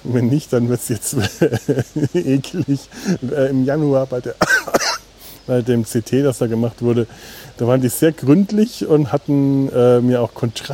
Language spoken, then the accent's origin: German; Bavaria, Germany; wie es bei uns in Franken auch, glaube ich, heißt.